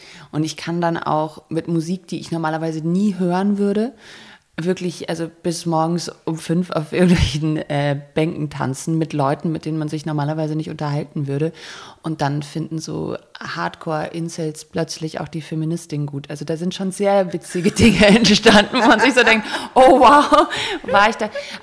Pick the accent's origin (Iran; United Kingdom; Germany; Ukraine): Germany; also jetzt so als Deutsche darf ich das vielleicht sagen